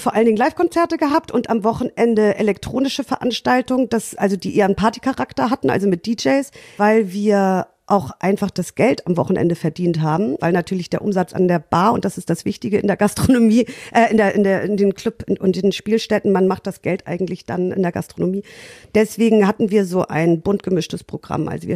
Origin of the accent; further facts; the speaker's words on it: Lütjenburg, Schleswig-Holstein, Germany; now in Hamburg, Germany; Nee, ich komme aus Lütjenburg, das ist ein kleiner Ort an der Ostseeküste in Schleswig-Holstein.